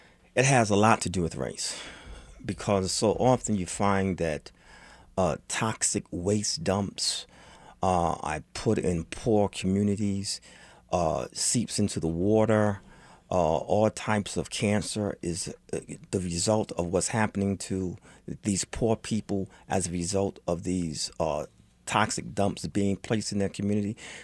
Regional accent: New York City, New York, United States; I grew up in the Bronx, New York. And as soon as school was out, my brother and I were shipped to the northeastern part of North Carolina

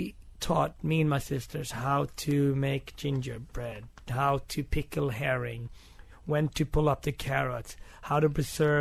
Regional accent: Gothenburg, Sweden; Yeah, I grew up in Sweden, and I have a Swedish mother and father.

